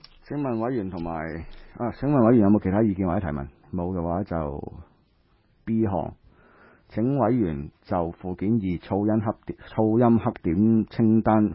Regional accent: Wan Chai, Hong Kong Island, Hong Kong; 我在灣仔出世到現在，

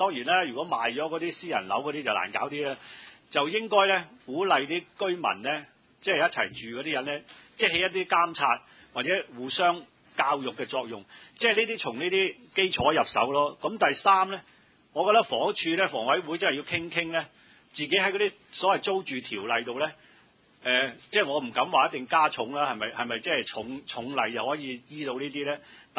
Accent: China; 即係我諗，我哋中國人不嬲諗嘢，我哋有時就係從個本去着手。

